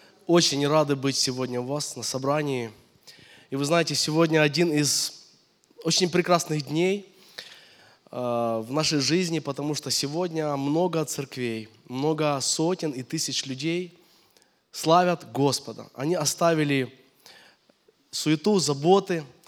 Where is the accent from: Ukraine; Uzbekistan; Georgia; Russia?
Ukraine; Kyiv; я из Киева, я несу пасторское служение